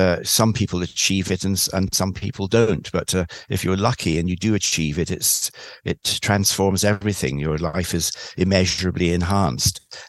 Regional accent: Ghana; I was born in Ghana, which was then a British colony called the Gold Coast.

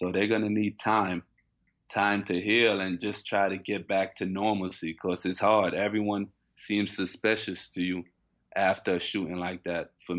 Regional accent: New York, United States; Maybe more so being a New Yorker, more than anything, played a factor into that.

